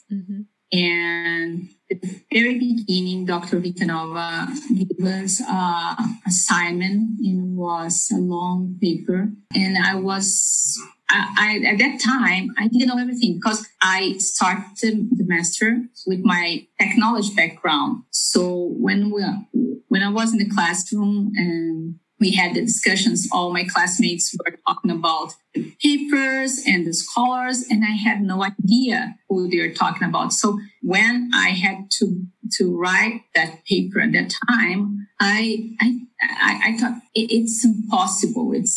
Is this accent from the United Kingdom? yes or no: no; Brazil; including one from a school in Brazil, which I accepted and decided to move back.